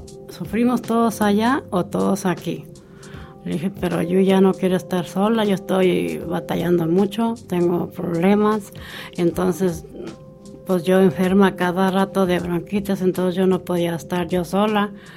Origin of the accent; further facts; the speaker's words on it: Mexico; moved away as an adult; Vine de México en el 90. Cuando me vine, me traje a mis cuatro niños.